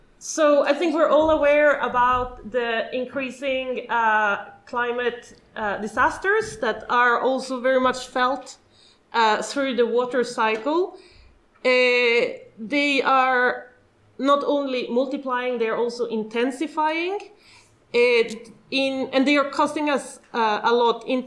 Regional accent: Sweden; I realized in my 20s that I'm actually from the Arctic, because we're within the Arctic Circle.

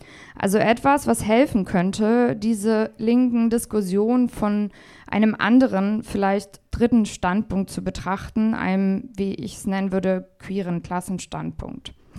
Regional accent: Brandenburg, Germany; Ich komme aus der Lausitz ursprünglich, also aus Brandenburg, und irgendwie fühlt sich das immer so an, ein bisschen wie da, wo ich herkomme hier.

